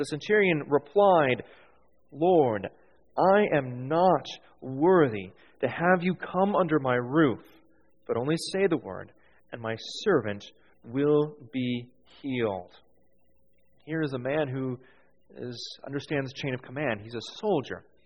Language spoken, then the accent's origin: English; United States; moved away; I'm from the States, and whenever I go to the doctor in the States, pretty much no matter what, they ask you about the pain scale.